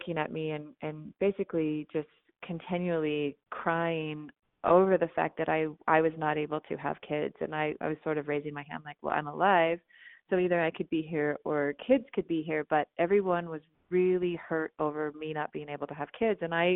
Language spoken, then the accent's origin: English; Utah, United States; especially here in Utah, where I was raised in the Mormon faith.